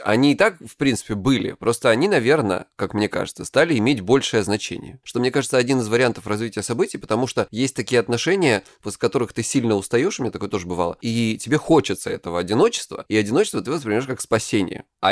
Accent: Krasnodar Krai, Russia

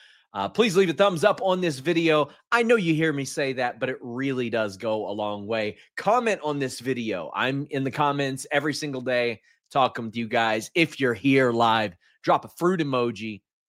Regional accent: Lexington, Kentucky, United States; I didn't realize, like, our area, I'm from Lexington, but claim Cincinnati as well.

